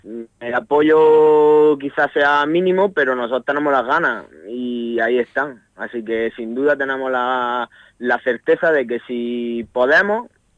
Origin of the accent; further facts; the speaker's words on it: La Mojonera, Andalusia, Spain; aquí en Almería, pero yo soy de la Mojonera.